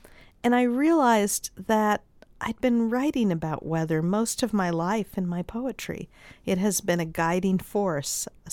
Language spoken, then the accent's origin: English; New Jersey, United States; moved away; also born or lived in Brooklyn; I grew up in New Jersey and Brooklyn.